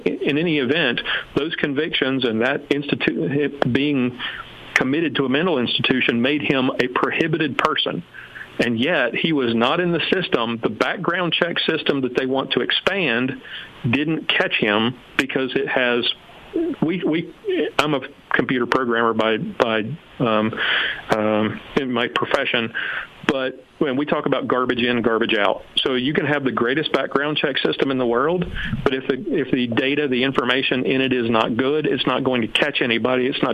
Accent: Texas, United States; the most recent, of course, Sutherland Springs, Texas, right here in my home state

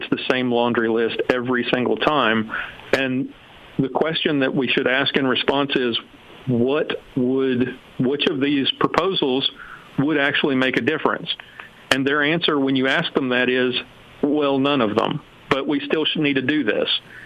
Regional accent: Texas, United States; the most recent, of course, Sutherland Springs, Texas, right here in my home state

